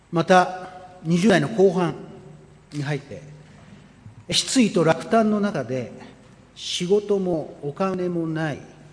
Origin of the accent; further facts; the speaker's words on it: Nagaoka, Niigata, Japan; 場所はどこかと言いますとですね、私の田舎、新潟県長岡市の実家の近くにある食堂なんですね。